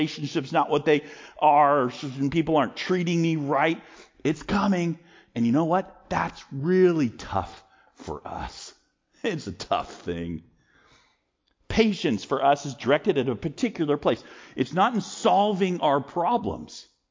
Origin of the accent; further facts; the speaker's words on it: United States; As I'm an American and I have plenty of freedom to go do what I want